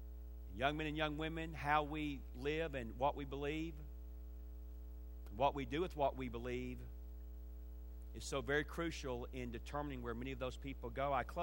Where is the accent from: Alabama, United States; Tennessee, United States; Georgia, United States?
Georgia, United States; Atlanta; And I am a son of the South. I'm proud to be from the South. I grew up in Atlanta, Georgia.